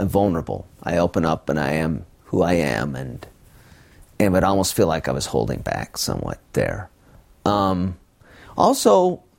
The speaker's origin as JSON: {"language": "English", "region": "Utah", "country": "United States", "said": "And I say, I'm from Utah, where the streets are Mormon, very north, south, east, west."}